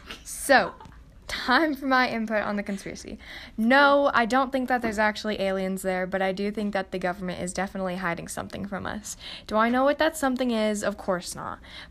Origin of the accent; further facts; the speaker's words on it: New Mexico, United States; I'm actually from New Mexico, and I've been to Roswell.